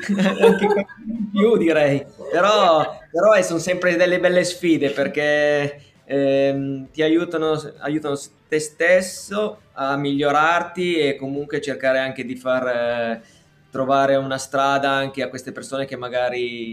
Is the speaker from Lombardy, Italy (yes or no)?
yes; Pavia, Lombardy, Italy; born there; Sono nato a Pavia.